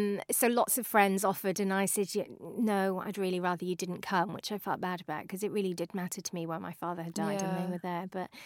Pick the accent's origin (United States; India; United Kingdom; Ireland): United Kingdom; Also, we're British and therefore quite shit.